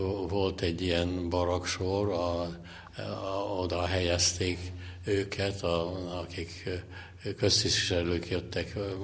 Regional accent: Budapest, Hungary; born there; Én Pesten születtem

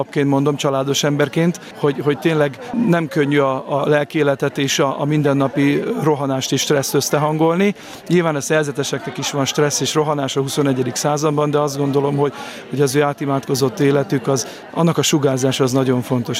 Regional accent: Szabolcs-Szatmár-Bereg, Hungary; also born or lived in Budapest; mert Szabolcsinak vallom magam, de születésileg budapesti vagyok, és jól eligazodom a városban, és a szórványban is

